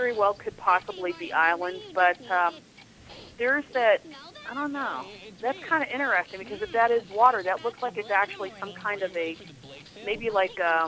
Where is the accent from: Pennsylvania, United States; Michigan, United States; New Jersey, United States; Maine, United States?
Maine, United States; I grew up in Maine, and, you know, they're all over the place.